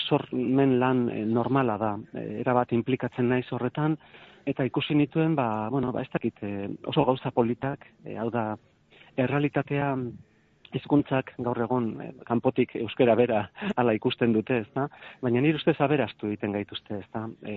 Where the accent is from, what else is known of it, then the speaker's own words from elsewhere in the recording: Ordizia, Basque Country, Spain; first language Basque; Eta nik ezagutu nuen Ordizia hartan, ba euskara debekatuta zegoen, nik neu ia galdu egin nuen, nire ama hizkuntza.